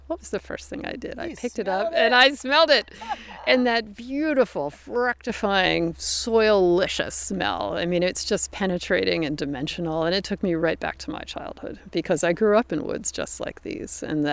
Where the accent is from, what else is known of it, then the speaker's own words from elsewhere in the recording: Pacific Northwest, United States; I come from the Northwest, which is a very benign place. Nothing is after you.